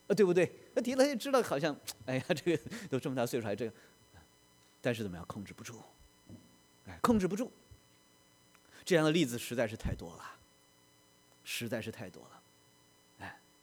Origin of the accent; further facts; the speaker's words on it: China; 所以我们中国人就很高兴嘛，